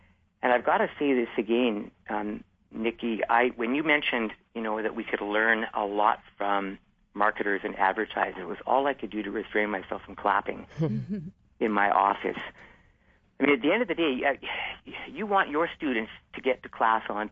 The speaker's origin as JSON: {"language": "English", "country": "Canada", "said": "And I'm from Canada, of course, and we call our governing body the Ministry of Education."}